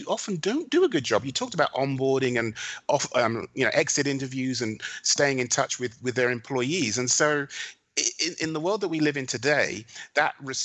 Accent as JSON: {"language": "English", "country": "United Kingdom", "moved": "as an adult", "lives_now": "United States", "said": "but listen, I'm British."}